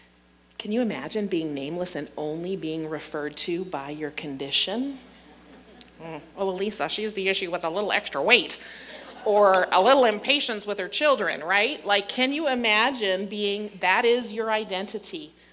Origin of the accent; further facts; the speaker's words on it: Sault Ste. Marie, Ontario, Canada; also born or lived in Goulais River / Thessalon; I grew up in Northern Ontario, here in the Sioux, Gooley River, Thessalon, and then my last 2 years before I went off to college, I was here in the Sioux.